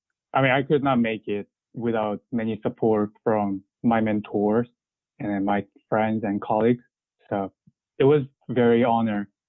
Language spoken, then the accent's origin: English; South Korea; English is a second language; moved away as an adult; now in United States; And I'm originally from South Korea, and I've been here in Florida as a Gator for the past 5 years.